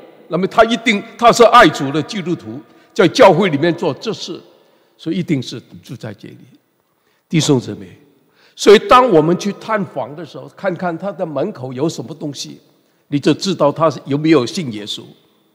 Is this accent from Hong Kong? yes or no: yes; Hong Kong; 我的客家话还不是很多，但是我小的时候在香港住在一个客家人的地区，所以我听懂一点。